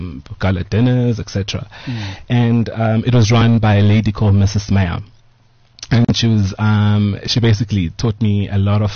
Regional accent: Pietermaritzburg, KwaZulu-Natal, South Africa; I grew up in Maritzburg.

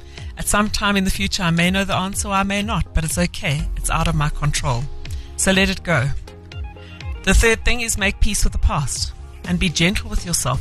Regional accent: Eastern Cape, South Africa; I grew up on the Swartkops River.

